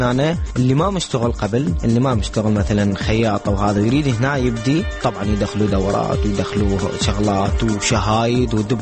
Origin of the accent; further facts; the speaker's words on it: Iraq; إحنا عراقيين